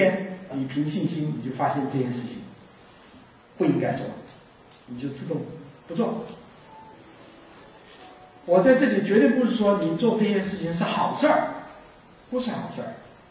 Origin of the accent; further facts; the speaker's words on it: Taichung, Taiwan; 台中是我的老家